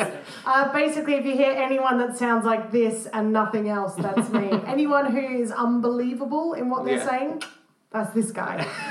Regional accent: Australia; It's easier to do comedy here than it is in Australia because everyone in Australia is really happy.

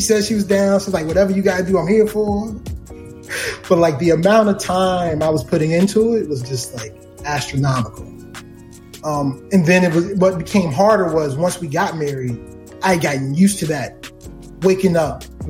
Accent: Baltimore, Maryland, United States; build the next great firm and do it from Baltimore. It's my hometown.

